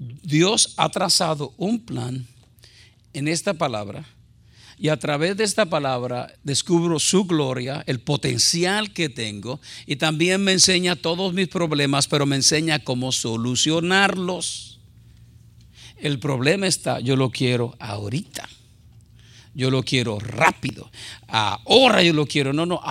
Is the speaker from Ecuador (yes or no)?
no; Puerto Rico; yo soy puertorriqueño 100%, y si no me creen, háganme enojar.